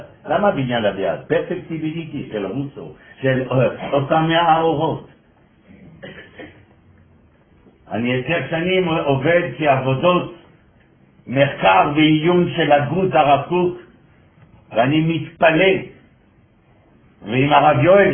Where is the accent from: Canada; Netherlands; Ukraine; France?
France; Hebrew is a second language; גדלנו בשמאל הקיצוני בצרפת